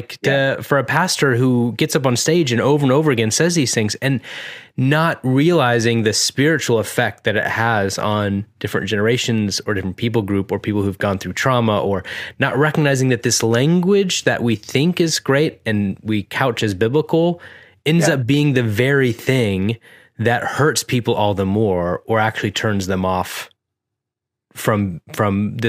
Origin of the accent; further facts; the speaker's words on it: Florida, United States; I keep getting distracted by the … dinosaur since I'm from Florida.